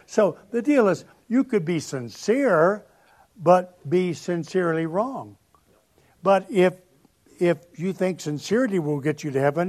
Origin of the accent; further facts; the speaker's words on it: Tennessee, United States; Well, I'm not either. I'm from Tennessee, but I know what a woman is.